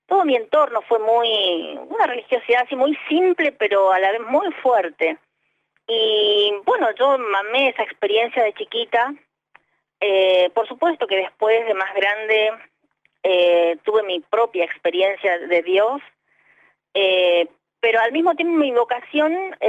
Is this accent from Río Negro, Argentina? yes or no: no; Corrientes, Argentina; soy de Corrientes, somos de una familia de San Luis del Palmar. Somos una familia numerosa, somos 14 hermanos.